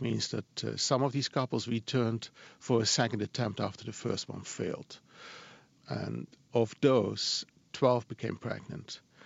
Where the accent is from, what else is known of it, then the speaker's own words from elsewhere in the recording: Netherlands; English is a second language; I'm from the Netherlands. Can't get rid of that accent.